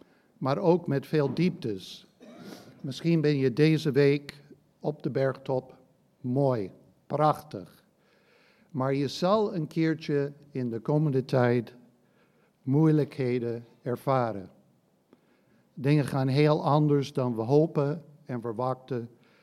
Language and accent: Dutch; United States; Dutch is a second language; Ten eerste, ik kom uit Amerika, dus ik spreek met kromme Nederlands.